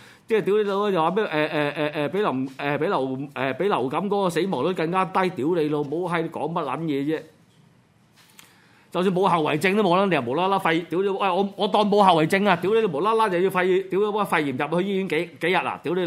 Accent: Hong Kong; 我哋香港可以即係香港人可以即係做到

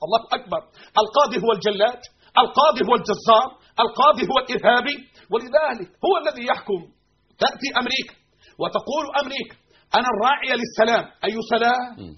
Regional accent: Egypt; مش عنصرية عشان أنا مصري

